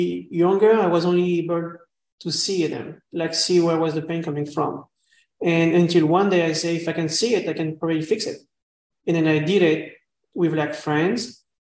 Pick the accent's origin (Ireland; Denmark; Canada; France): France; English is a second language; now in United States; So when I grew up in France, I was more like reserved and wasn't sharing much. But after, when I came in the US, it was like way different for me, you know.